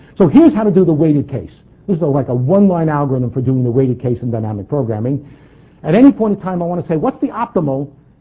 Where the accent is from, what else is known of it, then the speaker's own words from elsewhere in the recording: New York, United States; accent: New York; now in Toronto, Canada; And by now, even though I was introduced as a Torontonian, my New York accent will start to come out, and I can't help it at this speed.